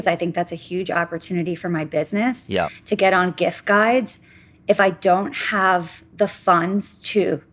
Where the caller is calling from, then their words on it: Wall Township, New Jersey, United States; I'm calling from Wall Township, New Jersey.